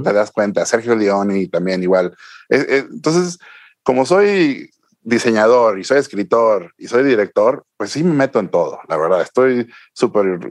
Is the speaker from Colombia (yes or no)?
no; Mexico; Como buen mexicano.